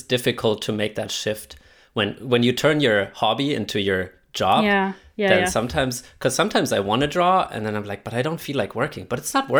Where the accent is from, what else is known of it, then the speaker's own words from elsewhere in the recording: southern Germany, Germany; English is a second language; To say y'all. I'm from the South. Of Germany.